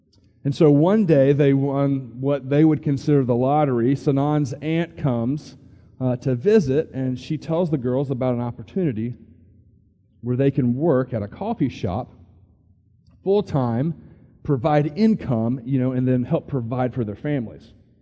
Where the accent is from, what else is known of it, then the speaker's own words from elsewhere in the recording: Georgia, United States; I grew up in suburbia outside Atlanta, Georgia, you know, went to a really nice high school, went to a really nice college.